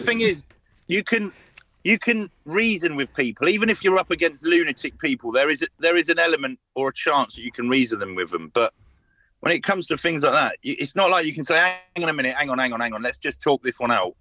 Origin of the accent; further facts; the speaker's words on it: United Kingdom; we're not allowed to have guns as British citizens.